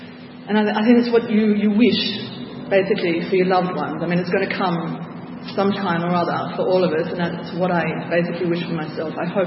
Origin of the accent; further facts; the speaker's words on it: Australia; I'm also an Aussie, so I'm coming home also as an Aussie.